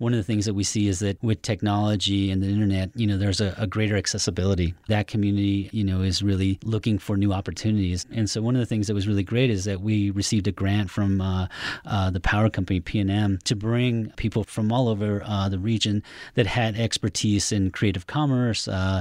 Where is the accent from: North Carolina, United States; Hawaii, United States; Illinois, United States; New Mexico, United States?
New Mexico, United States; Silver City; I grew up in Silver City, and I always wanted to give back to that community that I grew up in.